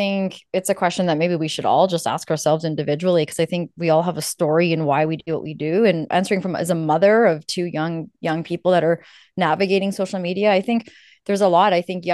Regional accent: Canada; growing up in Canada, not seeing a lot of people from my background

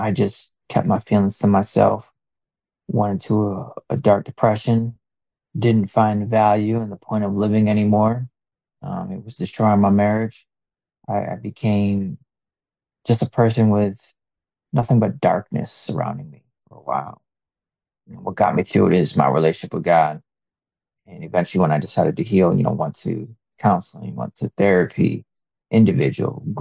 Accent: Rochester, New York, United States; I'm from Rochester, New York.

